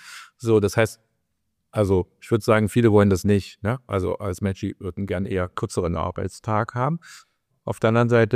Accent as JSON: {"language": "German", "region": "eastern Germany", "country": "Germany", "said": "Also ich bin ja mit der LPG groß geworden. Ne? Ich komme ja aus dem Osten sozusagen."}